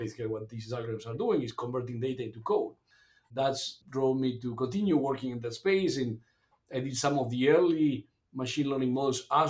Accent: Uruguay; I was born and raised in Uruguay. I grew up in a farm 3 hours north of Montevideo, the capital city of Uruguay.

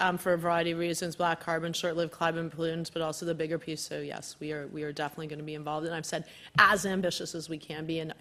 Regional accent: Hamilton, Ontario, Canada; I'm originally from the Hammer, Hamilton, so we have like a rivalry, but it's okay. I went to U of T, so Toronto's all right.

